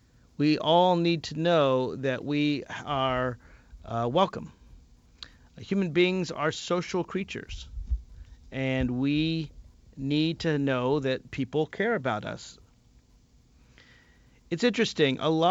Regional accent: Nashville, Tennessee, United States; I mean, I grew up in Nashville, Tennessee. Yeah, that's not small town South, but it is the South.

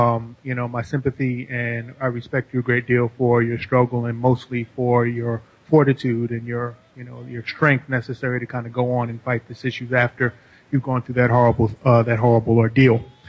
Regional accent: New York City, New York, United States; Now, I grew up middle class in Midtown Manhattan

